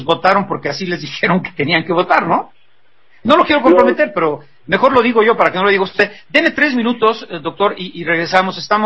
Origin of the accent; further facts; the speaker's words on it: Mexico; Y vamos a incluirnos todos como mexicanos.